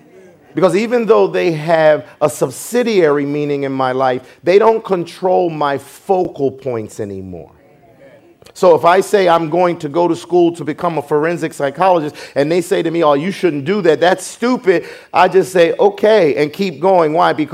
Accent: United States; I associate with my buddies that I grew up with around Susquehanna Avenue, Van Pelt Street and all

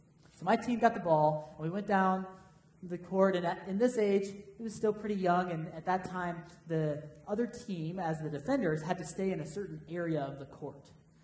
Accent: Paxton, United States; Now, as many of you know, I grew up in Paxton.

